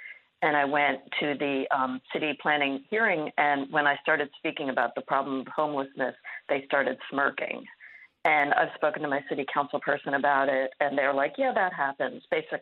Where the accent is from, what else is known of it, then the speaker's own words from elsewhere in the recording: New York, United States; now in West Hollywood, United States; I moved here from New York in 2015, and I moved because I was from New York, and the housing was unaffordable there.